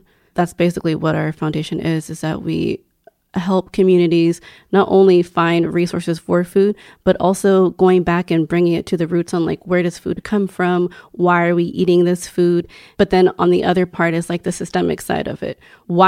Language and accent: English; Houston, Texas, United States; because we're both actually from the South. I grew up in Houston. And so I have a lot of experiences with Southern food.